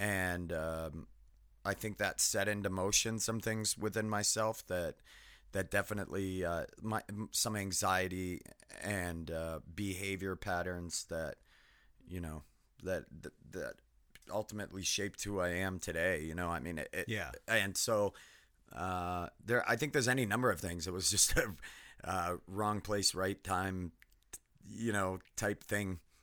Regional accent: Winthrop, Maine, United States; also born or lived in Nashua, New Hampshire; I grew up in Maine in a really economically depressed area that, I lived in Nashua, New Hampshire till I was 8. And then we moved back to Maine where my parents were from. And I lived in a little town called Winthrop, which is in central Maine.

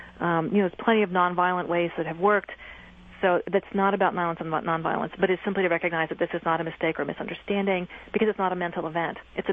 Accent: East Coast, United States; I'm from the East Coast, so I can do this.

